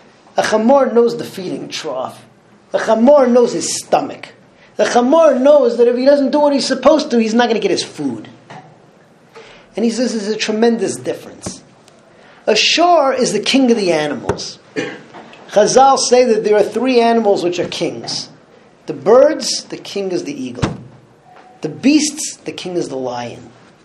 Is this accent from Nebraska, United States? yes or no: no; New York, United States; You all know I grew up in Muncie, New York. Like most people in Muncie, we had a relatively decent-sized house.